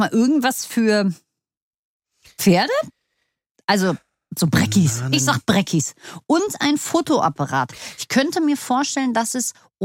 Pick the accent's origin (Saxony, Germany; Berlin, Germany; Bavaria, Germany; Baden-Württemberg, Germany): Berlin, Germany; ich bin in Berlin aufgewachsen